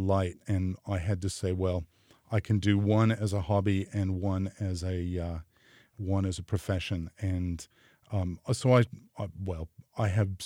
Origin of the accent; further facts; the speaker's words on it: California, United States; I did. I grew up in California in the Bay Area.